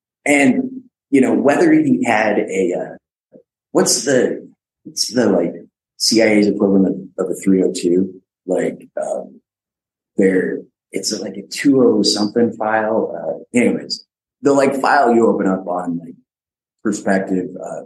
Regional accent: Utah, United States; born there; I was born in Utah.

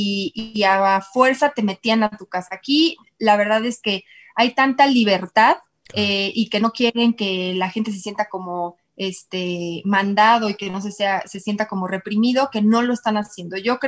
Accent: Querétaro, Mexico; yo soy de Querétaro y sé que pusieron muchas camas

